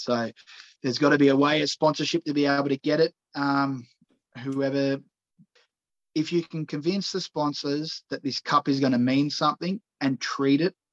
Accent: Australia; having dog in the fight because I'm Australian.

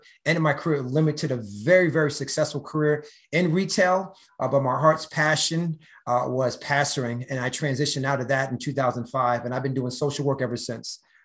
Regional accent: Allentown, Pennsylvania, United States; So I grew up in Allentown's first ward.

